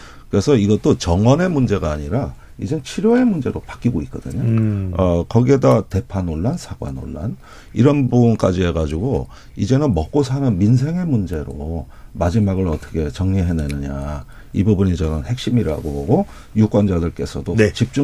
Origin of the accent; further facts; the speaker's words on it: Chungcheong, South Korea; 제 고향은 아니에요. 물론 충청도 사람이긴 하지만